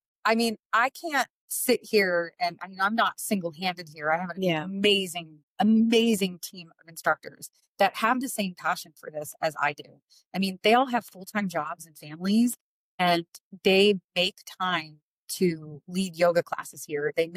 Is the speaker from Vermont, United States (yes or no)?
yes; Vermont, United States; I guess I would maybe go to my hometown in Vermont, but then I'm driving to two different locations.